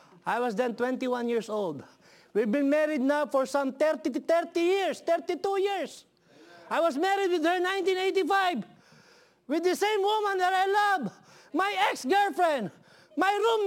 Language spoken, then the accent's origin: English; Philippines; English is a second language; Folks, back in the 80s, we as Filipino children, we don't really use to be receiving such kind of a snack as a young boy.